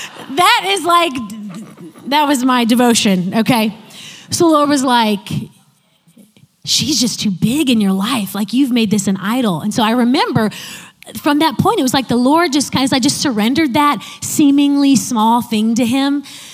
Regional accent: Chicago, Illinois, United States; I grew up in the Chicago area, so every day in the afternoon, Oprah's show re-aired at like from 3 to 4 p.m. in the afternoon.

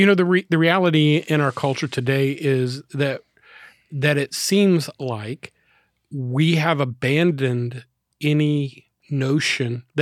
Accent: Florida, United States; it's a reality that we've had to deal with because I'm from South Florida.

